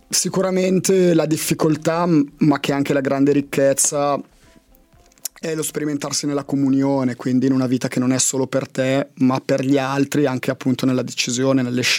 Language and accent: Italian; Busto Arsizio, Lombardy, Italy; sono cresciuto in oratorio, sono di Bustarsizio e tutta la mia infanzia, ma anche giovinezza, l'ho fatta vivendo molto l'oratorio.